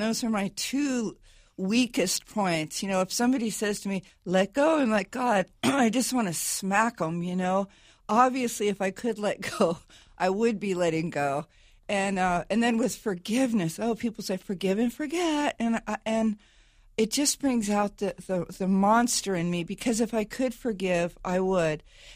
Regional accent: California, United States; he was our governor. I'm from California.

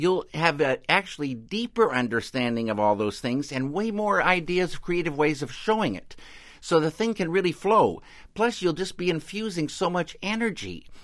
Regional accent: Pacific Northwest, United States; And I had always thought, growing up in the Northwest, that it was something I loved

